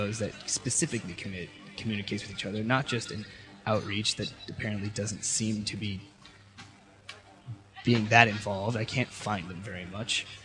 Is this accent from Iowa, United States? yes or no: yes; Des Moines, Iowa, United States; now in Portland, United States; Well, I came from Des Moines, Iowa about just over 2 weeks ago.